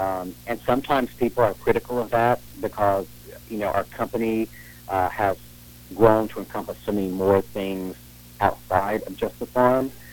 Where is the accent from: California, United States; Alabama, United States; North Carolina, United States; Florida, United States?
North Carolina, United States; We both grew up in very rural areas. Josh grew up in Wisconsin, and I grew up in North Carolina.